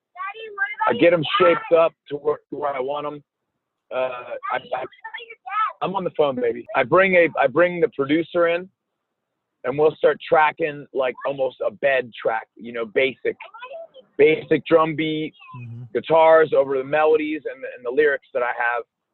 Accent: Philadelphia, Pennsylvania, United States; now in Las Vegas, United States; It's hard for me because I grew up in Philly. I got my mindset from Philly.

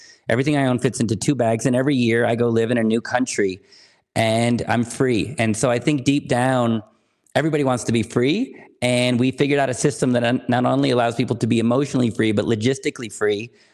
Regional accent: Berkeley, California, United States; moved away as an adult; now in Mexico; Well, right now I am in Mexico. Oh. But I grew up in California, Berkeley, California, but I left the U.S. about 10 years ago.

